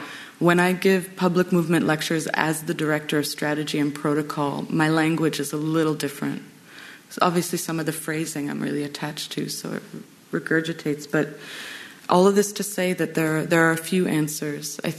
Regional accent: Canada; for me as an outsider, right, as a Canadian

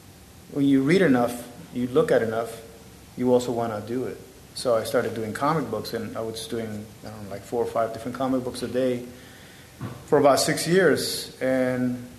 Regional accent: Miami, Florida, United States; a lot has to do with the isolation, being displaced, growing up in Miami in the 80s.

